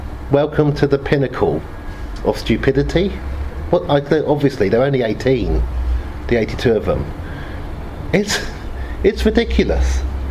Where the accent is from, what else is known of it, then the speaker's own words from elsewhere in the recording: Oxford, South East England, United Kingdom; When I grew up in Oxford, I went to Cheyne School. Next door was Magdalen College Boys.